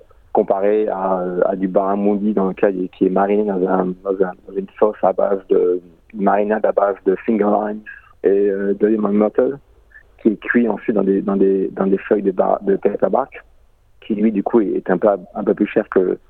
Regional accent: France; now in Australia; Quelque chose qu'on a un peu découvert en tant que français en Australie, c'est que les repas en Australie sont pris assez rapidement.

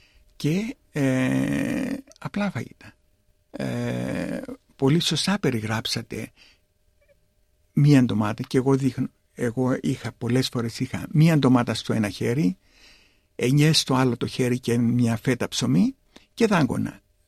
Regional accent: Greece; Εμείς στο χωριό μου δεν είχαμε ψάρι. Και το αγρός στο χωριό που κατάγομαι είναι εμβληματική κοινότητα της μεσογειακής δίαιτας όπως καταγράφτηκε στη UNESCO.

